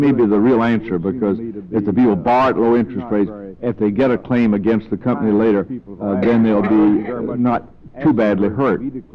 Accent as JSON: {"language": "English", "town": "Jacksonville", "region": "Florida", "country": "United States", "tie": "born or raised there", "said": "I remember going with Lyndon Johnson to Jacksonville, Florida, my hometown, right after Agnes had devastated our coastline."}